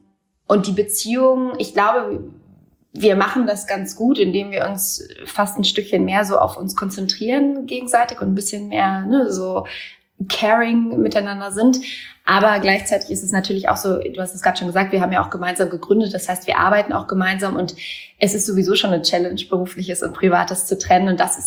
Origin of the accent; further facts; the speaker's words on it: Cologne, North Rhine-Westphalia, Germany; now in Berlin, Germany; wir sind ja eigentlich aus Köln. Also wir haben ja in Köln gegründet und auch lange in Köln gelebt. Und wir sind jetzt gerade noch vor den Beschränkungen super spontan und ich sag mal deutlich eher als geplant noch schnell nach Berlin gezogen.